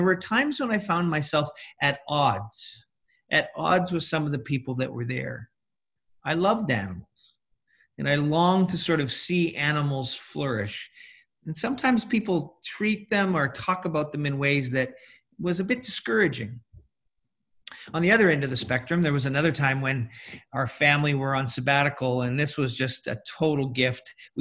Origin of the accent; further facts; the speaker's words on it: Winnipeg, Manitoba, Canada; I grew up in Winnipeg for a little while. I went to a school called MBCI. That was my high school.